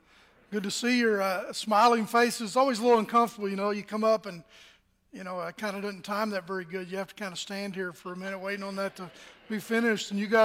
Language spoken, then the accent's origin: English; Virginia, United States; Gillies Cave was outside of my hometown there in Southwest Virginia